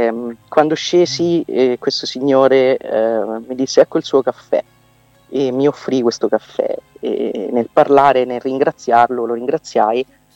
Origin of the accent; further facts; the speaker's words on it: Umbria, Italy; io sono umbra, quindi noi umbri abbiamo un po' radicata questa cosa, Francesco è proprio nel nostro sangue